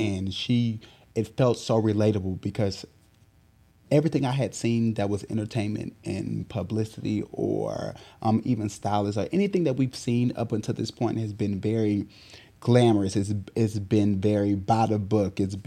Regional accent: Houston, Texas, United States; So she trusted me to handle … in Houston because I was from Houston.

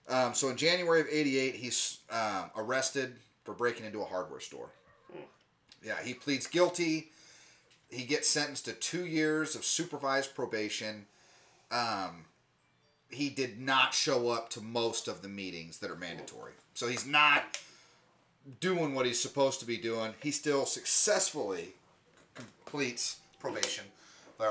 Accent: South Carolina, United States; I'm in South Carolina, my hometown, right? I had moved back home.

